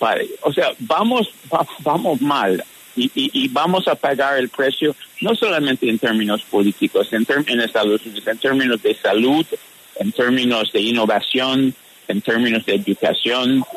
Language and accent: Spanish; United States; desgraciadamente es lo que estamos presenciando en mi país, en Estados Unidos.